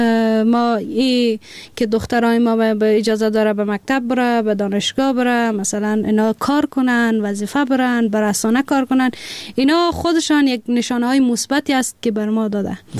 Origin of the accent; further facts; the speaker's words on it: Afghanistan; افغانستان جایی است که ما در اینجا متولد شدیم بزرگ شدیم با محیط آشنا شدیم